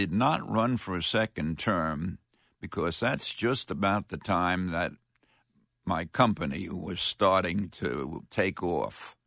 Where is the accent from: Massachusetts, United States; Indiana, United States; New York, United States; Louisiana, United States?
New York, United States; moved away as an adult; I was 29 years old. I was from New York. I'd only lived in Gaston County for about 4 years